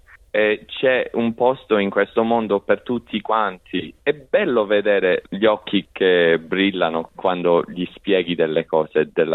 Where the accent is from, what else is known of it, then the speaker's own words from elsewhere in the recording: Australia; nella mia vita, crescendo, essere diverso in Australia, ma molto diverso